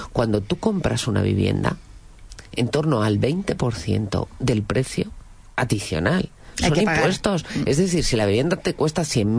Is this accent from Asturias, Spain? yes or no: no; Ávila, Castile and León, Spain; Sí, yo soy de Ávila, por ejemplo, y hay muchas personas que viven en Ávila y trabajan en Madrid.